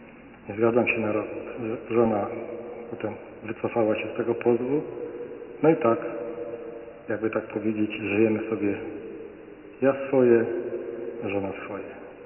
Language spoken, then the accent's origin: Polish; Gliwice, Silesian Voivodeship, Poland; Przyjechałem aż ze Śląska, z Gliwic. Jestem już emerytem.